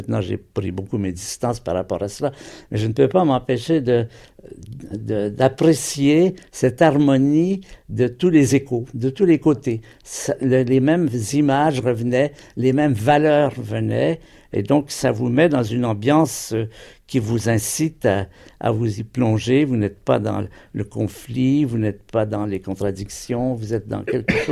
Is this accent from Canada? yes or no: yes; Montreal, Quebec, Canada; born there; Alors, je suis né à Montréal, au Canada, dans une période de très grande crise. C'était dans les années de la Grande Dépression, en 1932.